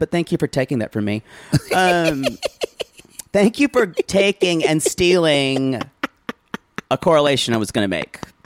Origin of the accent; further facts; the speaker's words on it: South Carolina, United States; I was a weird kid growing up in South Carolina, rural South Carolina, upstate rural South Carolina, where...